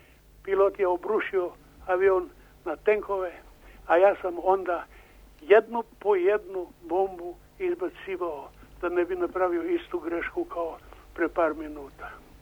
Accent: Niš, Southern and Eastern Serbia, Serbia; Moj rodni grad.

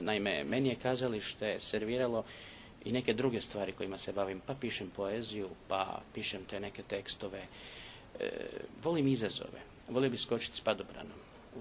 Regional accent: Sarajevo, Federation of Bosnia and Herzegovina, Bosnia & Herzegovina; now in Zagreb, Croatia; jer ja sam inače iz Sarajeva, dakle, ko zna ili bi došao u Zagreb ili bilo gdje drugdje

